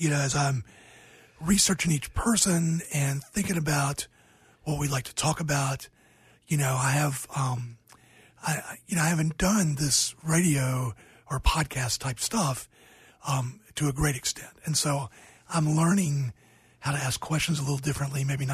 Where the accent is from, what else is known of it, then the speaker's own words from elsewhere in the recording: Georgia, United States; From my home state of Georgia, yeah.